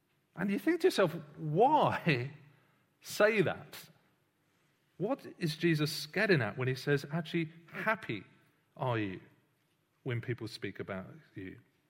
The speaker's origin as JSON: {"language": "English", "country": "United Kingdom", "said": "I'm British, but I don't really think much about being British every day."}